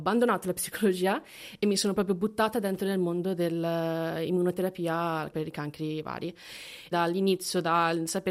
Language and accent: Italian; San Diego, California, United States; io sono nata e cresciuta negli Stati Uniti, quindi sono americana. E quindi io ho studiato in California, sono di San Diego e ho fatto l'università University of California Davis